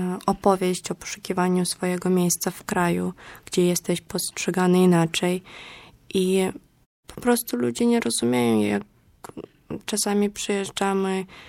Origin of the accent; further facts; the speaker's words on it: Belarus; now in Poland; pochodzę z Białorusi, ale czasami przyjmują mnie za Ukrainkę i potem dopiero tłumaczę, że jestem z Białorusi.